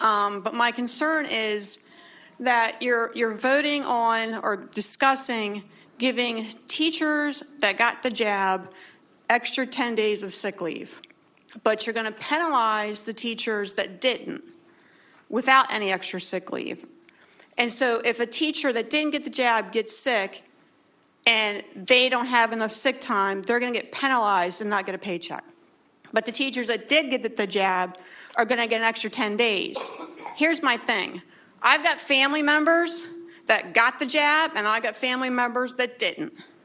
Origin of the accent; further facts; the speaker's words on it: New Holland, Pennsylvania, United States; I'm from East Earl Township, New Holland.